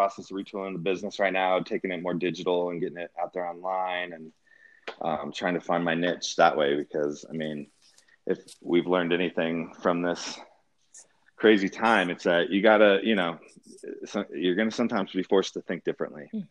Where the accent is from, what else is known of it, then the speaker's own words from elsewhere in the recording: Colorado Springs, Colorado, United States; also born or lived in Nebraska; I grew up in Colorado Springs. I was actually born in Nebraska, but my family moved to Colorado Springs before I turned one, had celebrated my first birthday there.